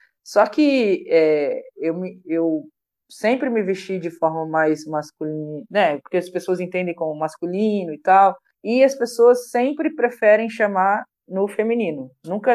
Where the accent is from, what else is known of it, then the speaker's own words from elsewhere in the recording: Rio Grande do Sul, Brazil; born there; Eu sou gremista, porque eu nasci no Rio Grande do Sul.